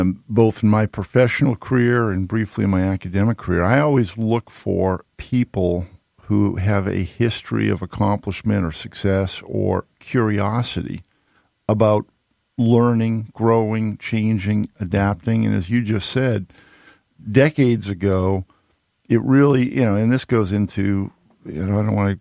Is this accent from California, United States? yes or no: no; Needham, Massachusetts, United States; now in Atlanta, United States; And I grew up outside of Boston, a little town called Needham.